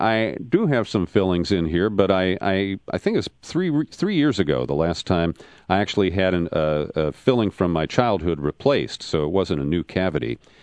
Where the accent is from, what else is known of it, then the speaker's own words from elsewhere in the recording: Cincinnati, Ohio, United States; We're both formerly from Ohio. I grew up in Cincinnati in the southern part of the state.